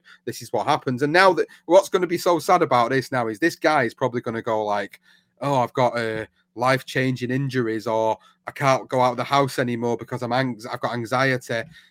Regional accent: Manchester, North West England, United Kingdom; Because Manchester's my hometown. It's where I live. I live within a suburb within Manchester

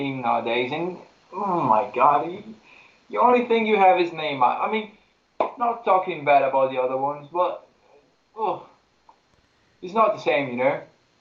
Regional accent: Rio de Janeiro, Brazil; English is a second language; also born or lived in Brasilia; I'm from Brazil. I was born in the capital, Brasilia, but I've lived in Rio for a long time.

